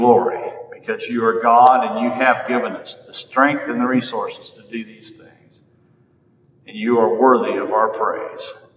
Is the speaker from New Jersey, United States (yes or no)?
no; Missouri, United States; I'm from Missouri. I grew up in Missouri. I'm a show me person.